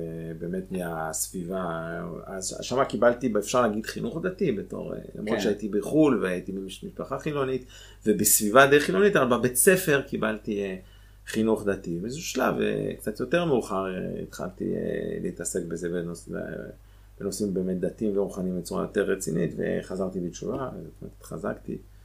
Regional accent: Geneva, Switzerland; moved away as an adult; now in Israel; גרתי שם, 20 שנה, אני יליד הארץ, אבל בגיל שנתיים וחצי ההוריי התגרשו, ואז אמא שלי היא ממוצא שוויצרי, אז אחרי שהוריי התגרשו היא חזרה לשוויץ, ואז היא נחתה אז בז'נבה, וגדלתי שם.

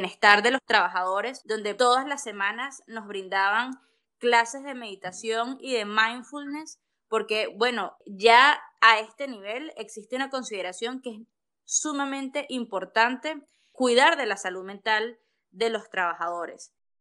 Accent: Venezuela; un escenario bastante complejo para la salud mental de nosotros como venezolanos

